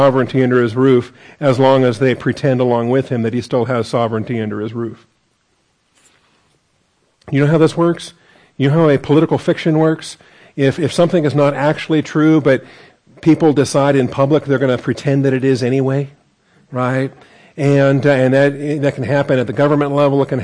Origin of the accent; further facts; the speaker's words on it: Seattle, Washington, United States; moved away as an adult; I was born and raised in Seattle, so I was a Seattleite when I joined the Army and left home.